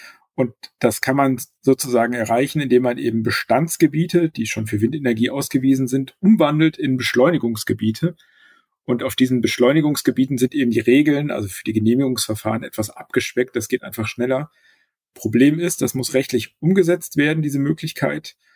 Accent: Berlin, Germany

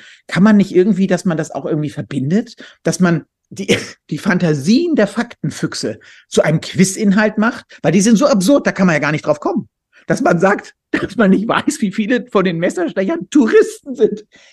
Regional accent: Hamburg, Germany; bin als Bayer verkleidet zum Oktoberfest gegangen als Hamburger.

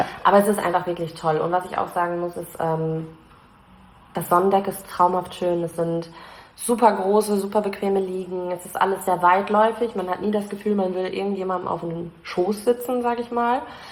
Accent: Reckenfeld, North Rhine-Westphalia, Germany; ich wohne in Rheine. Weil man sagt erstmal nur Münster, weil sonst irgendwie fühlt niemand quer aus Deutschland mit den Orten hier. Da brauche ich nicht sagen, ich komme aus Reckenfeld zum Beispiel.

